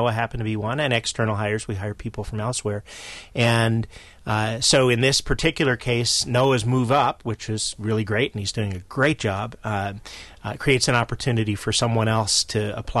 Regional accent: New York, United States; because I grew up in New York and so have a lingering Mets fan part to me.

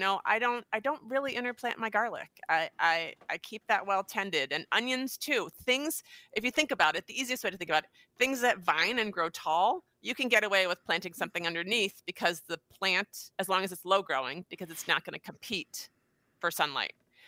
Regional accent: Connecticut, United States; I was born and raised in Southern Connecticut, and I was out visiting my parents

